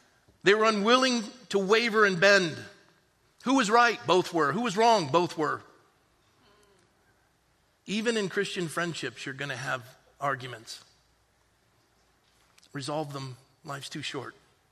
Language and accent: English; Coronado, California, United States; I was raised in Coronado.